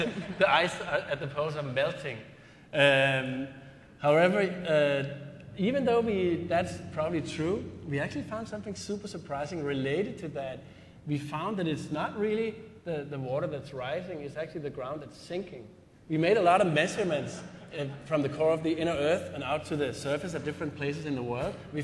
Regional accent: Denmark; Just because we're from Denmark, both Julie

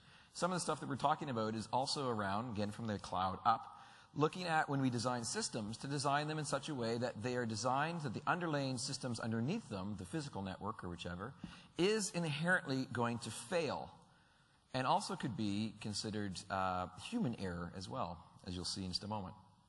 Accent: Canada; being a Canadian, and you are now in the Canadian room of 1A, we have some maple syrup to give away

